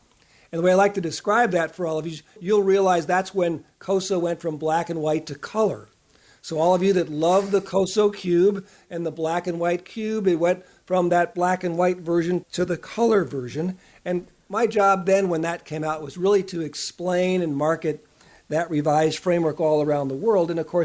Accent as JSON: {"language": "English", "town": "Chicago", "region": "Illinois", "country": "United States", "also_born_or_lived": "Texas / Melbourne, Australia", "said": "So I'm originally from Chicago, so that's probably where I got my accent that you're listening to."}